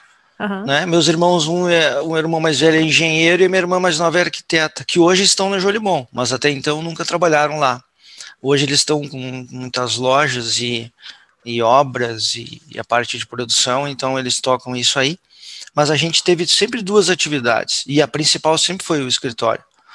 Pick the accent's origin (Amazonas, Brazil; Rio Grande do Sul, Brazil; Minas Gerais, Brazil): Rio Grande do Sul, Brazil; Caxias do Sul; Eu sou de Caxias, moro em Caxias, temos um negócio em Caxias